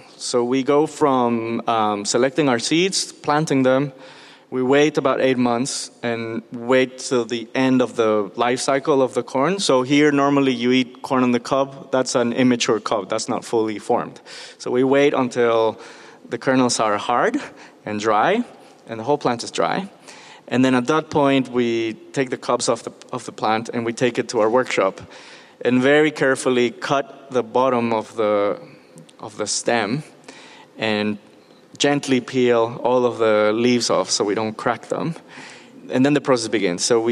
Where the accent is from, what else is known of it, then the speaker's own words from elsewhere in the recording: Mexico City, Mexico; I grew up in Mexico City.